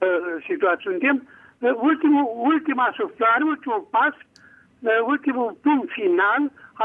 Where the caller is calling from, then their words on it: Bucharest, Romania; din București.